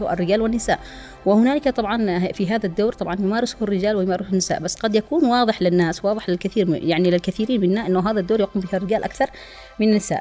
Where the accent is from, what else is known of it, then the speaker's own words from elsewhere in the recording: Yemen; سواء كنا نحن في في في في بلدنا اليمن